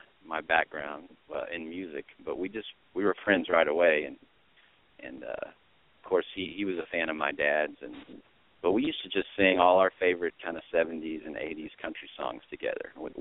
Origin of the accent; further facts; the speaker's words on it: Austin, Texas, United States; now in Nashville, United States; Well, I'm from Austin, Texas originally, and I'm kind of like David, a recovering Nashvillian, even though I still live in Nashville. I sure miss Texas every day, I tell you.